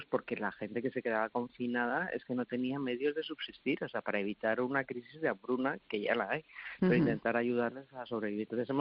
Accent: Spain; yo creo que es de lo que más orgullosa me puedo sentir, de cómo somos los españoles

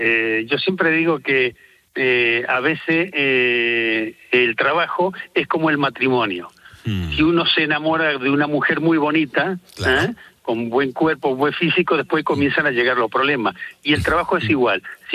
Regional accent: Argentina; cuando yo me recibí en el año 82, yo soy de Argentina. Entonces, sí. En aquel entonces, en el año 82, cuando yo tenía 22 años, me recibí de enólogo

